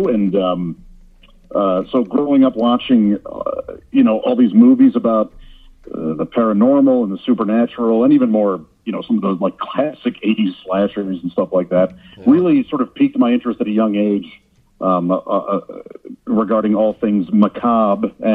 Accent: St. Louis, Missouri, United States; I grew up in St. Louis, Missouri with 3 brothers

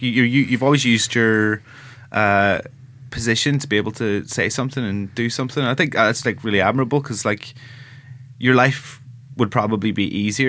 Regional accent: Ireland; I'm Irish, so

